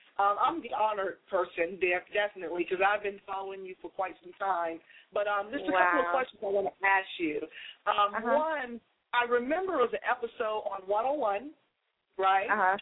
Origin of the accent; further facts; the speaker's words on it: Boston, Massachusetts, United States; because I'm a B-girl. I'm from Boston originally.